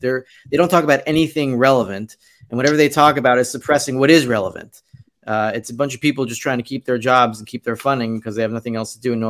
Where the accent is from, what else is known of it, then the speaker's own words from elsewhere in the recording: Miami, Florida, United States; moved away as an adult; now in Israel; I made Aliyah, so I'm an Israeli citizen now. I'm from Miami. I lived in America for 23 years. So that's my culture.